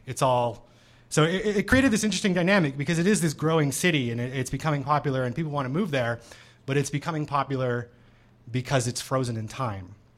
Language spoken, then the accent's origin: English; Toronto, Ontario, Canada; I'm an artist from Toronto